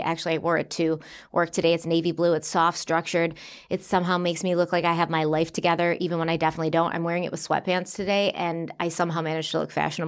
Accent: Buffalo, New York, United States; the Buffalo Bills, which is my hometown football team.

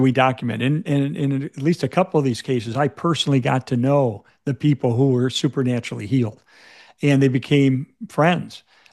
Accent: Chicago, Illinois, United States; know, I'm from Chicago, and in Chicago, I was a fan of the Chicago Cubs baseball team.

